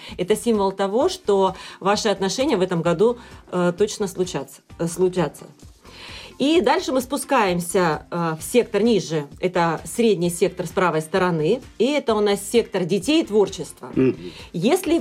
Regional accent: Taganrog, Rostov Oblast, Russia; Да, да, да, я из Таганрога.

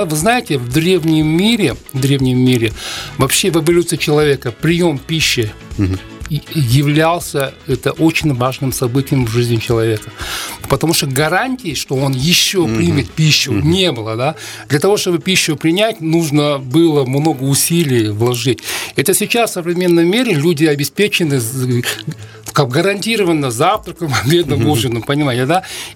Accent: Tashkent, Uzbekistan; now in Russia; Я родом из Ташкента, я узбек, я родился в Ташкенте, но в 90-е годы, ну, пресловутые 90-е годы, да, судьба меня занесла в Россию.

